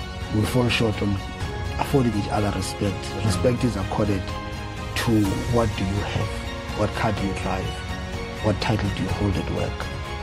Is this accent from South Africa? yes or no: yes; Ekurhuleni, Gauteng, South Africa; I've done a homecoming in Ekurhuleni, because I'm from Ekurhuleni.